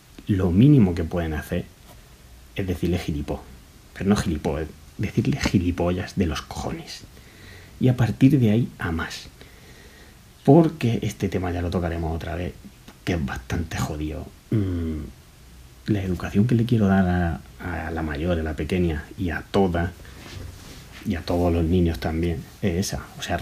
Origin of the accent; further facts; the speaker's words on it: Jaén, Andalusia, Spain; now in Madrid, Spain; Y yo soy de Jaén, pero mi chica y mi niña sí son de aquí.